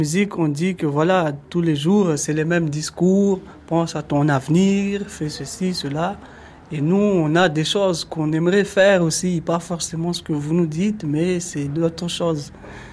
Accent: Chiconi, Mayotte, France; Je suis originaire de Chikoni. J'ai 27 ans.

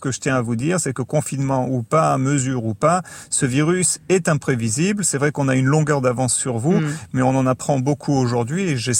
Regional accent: Marseille, Provence-Alpes-Côte d'Azur, France; Bien que je suis français, hein, d'origine, marseillais même.

